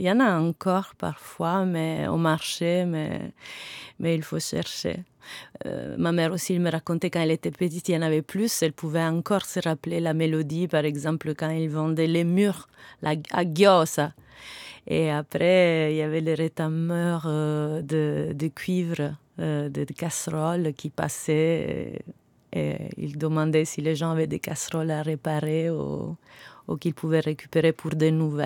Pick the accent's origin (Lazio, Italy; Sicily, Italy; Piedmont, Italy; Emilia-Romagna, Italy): Sicily, Italy; Messina; French is a second language; Oui, je suis née à Messine, dans une ville assez bourgeoise où mes parents, ils évitaient de parler sicilien avec nous, ils parlaient sicilienne entre eux.